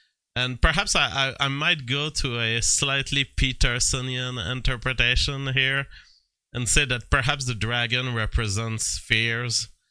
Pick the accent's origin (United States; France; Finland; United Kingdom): France; English is a second language; So, although I am not in English, technically I'm not an Englishman, I feel as a Frenchman, I feel as much a Hobbit as J.R.R. Tolkien wanted to represent the Englishman.